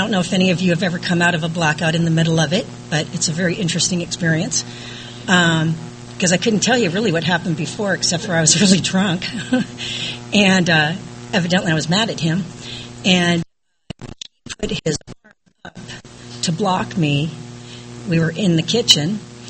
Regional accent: California, United States; also born or lived in Lake Tahoe; I was born up in Northern California, moved down to Southern California when I was about 11 years old.

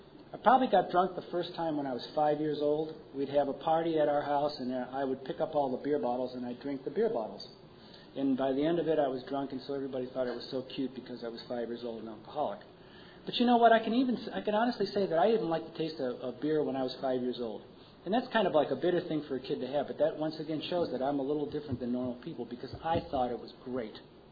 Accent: Niagara Falls, New York, United States; Growing up in Niagara Falls in the 1950s was a trip. It really was. I lived on the corner of 25th and Welch Avenue in Niagara Falls, New York.

